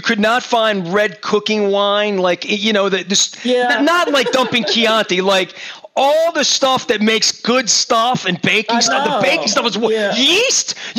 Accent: Baltimore, Maryland, United States; Now I go to Highland Town, which, you know, I grew up in Highland Town, Hausner's, the strawberry pie.

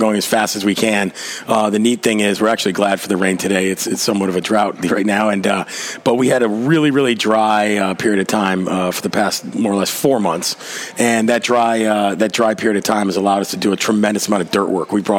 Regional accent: Williamsville, New York, United States; Williamsville, yeah, Amherst. I played hockey

